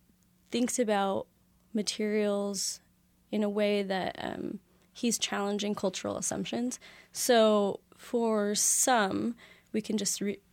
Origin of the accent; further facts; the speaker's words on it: Miami, Florida, United States; I'm originally from Miami, Florida. I am first-generation American. My family's from Peru. I went to art school in Chicago, went to grad school at NYU.